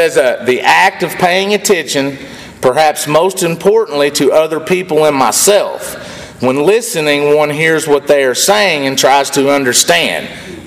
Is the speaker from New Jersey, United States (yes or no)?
no; Hot Springs, Arkansas, United States; I'm from Hot Springs, Arkansas.